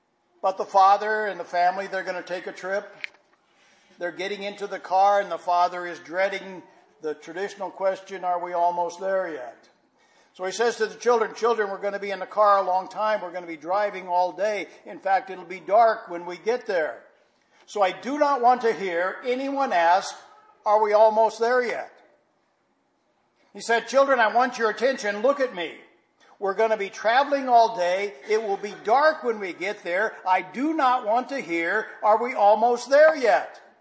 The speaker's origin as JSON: {"language": "English", "region": "Midwest", "country": "United States", "tie": "born or raised there", "said": "When I was young, the tradition growing up in the Midwest was we had the Christmas program on Christmas Eve."}